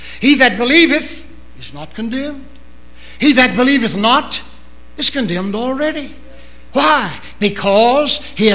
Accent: Danville, Virginia, United States; in 1927, Dr. M.F. Ham conducted a revival in my hometown, Danville, Virginia.

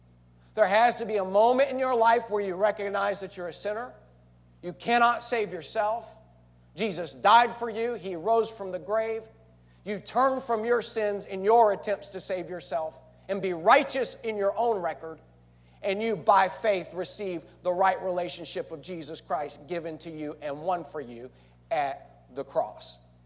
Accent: Midland, Texas, United States; I grew up in Midland, Texas. Midland's famous for a few things. Great Tex-Mex food. Oil well.

